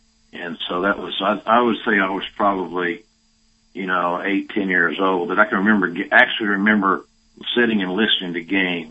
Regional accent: the South, United States; accent: Southern; still got kind of bashed here, there, and yon about my Southern accent, but I'm not ashamed of my Southern accent. I'm proud of how I sound, and because all it does is indicate where I came from

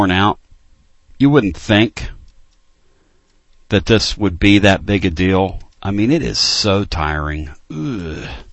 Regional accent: Pennsylvania, United States; Growing up in Big Five country where everybody played everybody and everybody made time for everybody, up there in the Philadelphia area, it was a beautiful thing.

